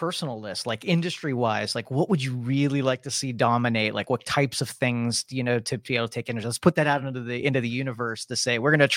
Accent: Girard, Ohio, United States; I grew up in Girard.

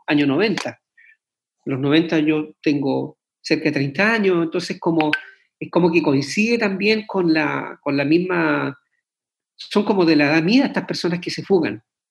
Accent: Coronel, Biobío, Chile; yo soy de Coronel, originario Coronel, no me olvido que vengo de allá, de la zona del Carbón

